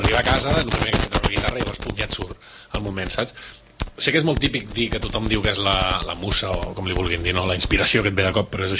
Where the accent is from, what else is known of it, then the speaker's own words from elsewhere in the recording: Catalonia, Spain; soc català, tu, per què no?